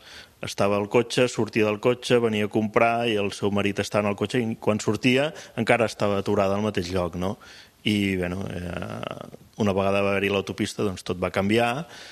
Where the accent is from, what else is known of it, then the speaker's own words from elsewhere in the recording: Sant Martí Sarroca, Catalonia, Spain; now in Ordal, Spain; jo sóc fill de Sant Martí Sarroca i vaig conèixer una carnissera molt eixerida i cap a Ordal que vaig venir. I fins ara estem aquí.